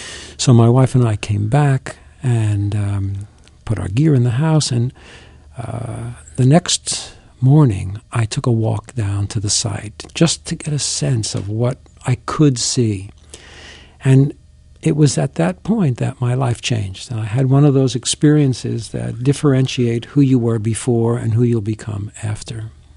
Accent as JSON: {"language": "English", "region": "New York", "country": "United States", "said": "And so as a New Yorker with a license to say anything"}